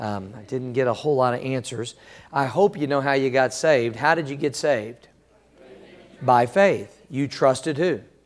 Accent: Missouri, United States; When I grew up in Missouri, we had a lot of tornadoes, didn't we?

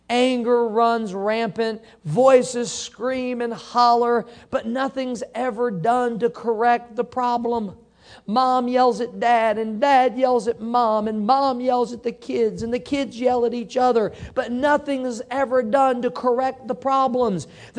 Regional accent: Missouri, United States; I was born and raised in Missouri, and I know right where Joplin is, been there.

